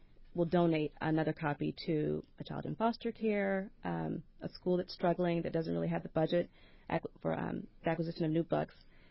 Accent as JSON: {"language": "English", "town": "Indianapolis", "region": "Indiana", "country": "United States", "tie": "born or raised there", "also_born_or_lived": "West Bloomfield, Michigan", "said": "It was based on my experience growing up in Indianapolis and mm-hmm. then moving to a small town, which I'm not going to name."}